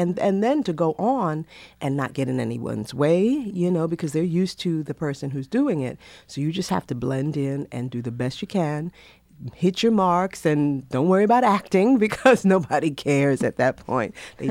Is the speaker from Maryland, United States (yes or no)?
no; Bronx, New York, United States; I am from the Bronx, Borough of Progress.